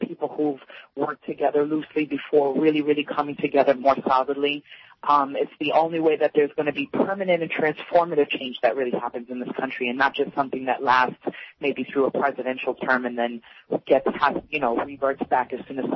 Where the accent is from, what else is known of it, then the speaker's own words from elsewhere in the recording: New York, United States; I think I'm less familiar with the local Boston electoral machine because I'm from New York.